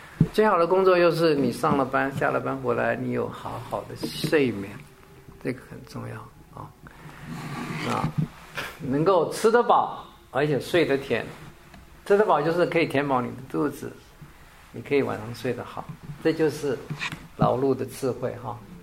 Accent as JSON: {"language": "Chinese", "country": "China", "said": "有时候呢工作我们中国人喜欢单打独斗，都凭我自己的能力去做"}